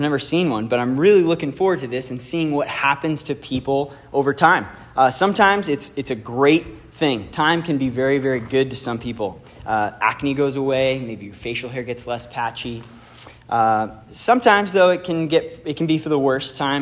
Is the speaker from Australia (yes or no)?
no; West Coast, United States; I know I grew up far away on the West Coast, and I love getting to take people home and show them my favorite restaurants, my favorite surf spots.